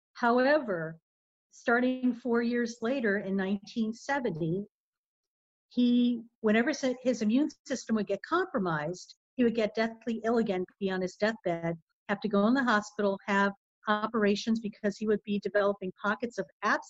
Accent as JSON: {"language": "English", "region": "Connecticut", "country": "United States", "tie": "born or raised there", "said": "And for me, I grew up in Connecticut, which is on the opposite coast."}